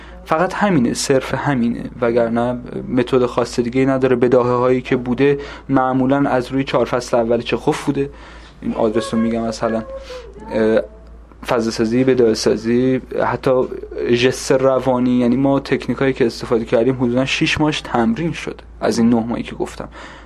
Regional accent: Kerman, Iran; من خودم شخصا از کرمان میام

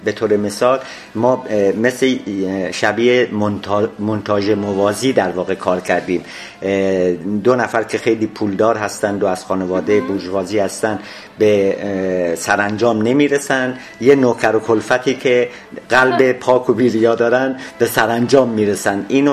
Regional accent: Iran; و ضمن این که اعتقاد دارم من ایرانی هستم و نمایش رو من برای مردم ایران اجرا میکنم.

